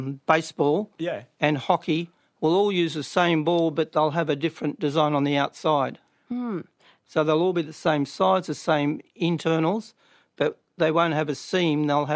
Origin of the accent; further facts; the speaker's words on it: Wollongong, New South Wales, Australia; born there; And I was born in Wollongong